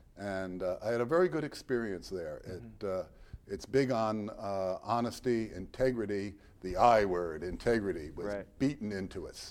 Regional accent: New Jersey, United States; I was born in New Jersey, Elizabeth, New Jersey, my father was a postal inspector, and we had a beach cottage down on the Jersey shore

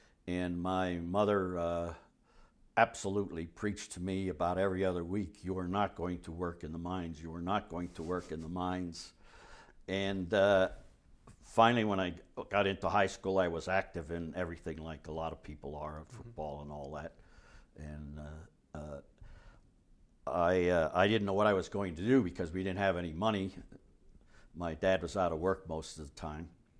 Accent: Mount Carmel, Pennsylvania, United States; Yeah, I was born and raised in Mount Carmel, Pennsylvania, which is a mining town in northeast Pennsylvania, anthracite coal area.

